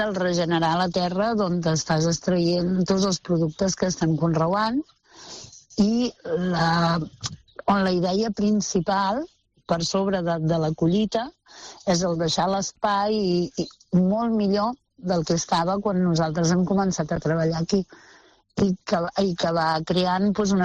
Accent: Catalonia, Spain; anar-me'n a un poblet que no té ni 1.000 habitants, a l'Alta Garrotxa, jo soc de l'Empordà, a viure en una casa que està fora del municipi, que està rodejada de terreny

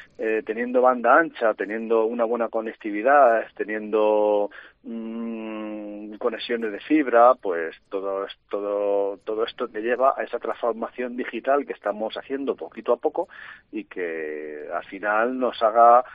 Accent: Castilla-La Mancha, Spain; Somos de aquí, somos de Castilla-La Mancha, trabajamos para las provincias castellano-manchegas, hablamos el mismo idioma

